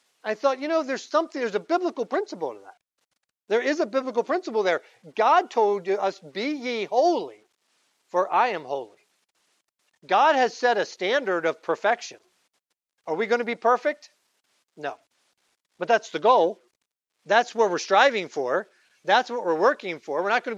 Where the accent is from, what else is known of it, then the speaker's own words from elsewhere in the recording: Baltimore, Maryland, United States; Many of you know I was born in Baltimore, lived in Baltimore for a number of years.